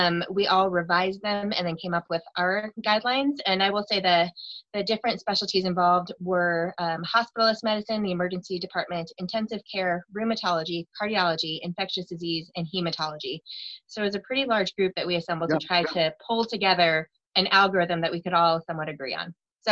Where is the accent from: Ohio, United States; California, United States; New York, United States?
Ohio, United States; Columbus; I'm from Columbus, Ohio.